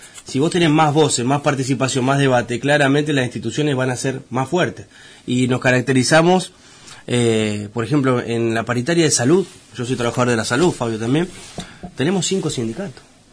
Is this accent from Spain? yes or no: no; Caleta Olivia, Santa Cruz, Argentina; Yo soy de Caleta Olivia